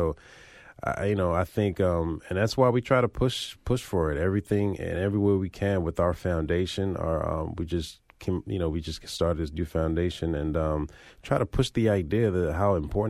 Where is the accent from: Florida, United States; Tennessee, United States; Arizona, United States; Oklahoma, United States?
Florida, United States; even with the place that we're from South Florida, Broward County, and even the school that we grew up playing, they don't have string programs.